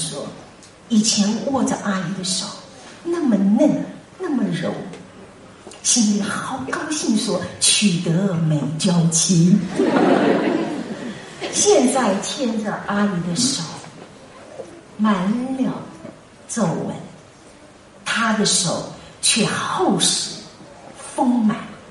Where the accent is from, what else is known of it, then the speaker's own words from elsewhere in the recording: Shandong, China; now in United States; 我是山东人，讲究男女授受不亲